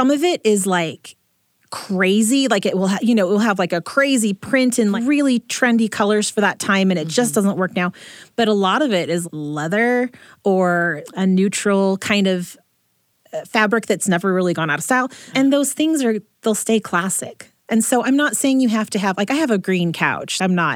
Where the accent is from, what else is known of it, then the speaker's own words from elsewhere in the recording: St. Louis, Missouri, United States; I visited my hometown a couple of months ago. St. Louis is where I was born and grew up mostly.